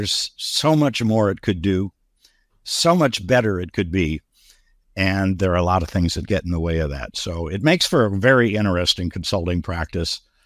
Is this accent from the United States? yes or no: yes; Midwest, United States; born there; I am American, born in the Midwest many years ago.